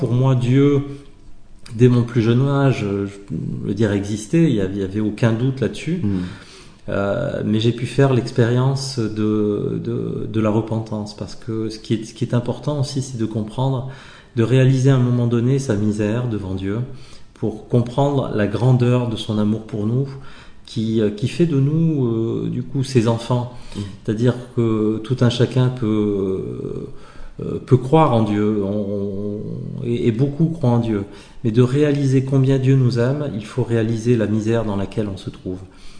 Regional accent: Hauts-de-France, France; je suis issu du nord de la France, j'ai grandi dans les corons, dans les maisons rouges, hein, à briques rouges.

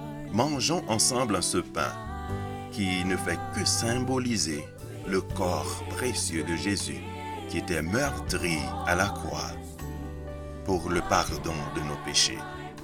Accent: Haiti; born there; dans mon pays d'origine, mon pays natal qui est Haïti.

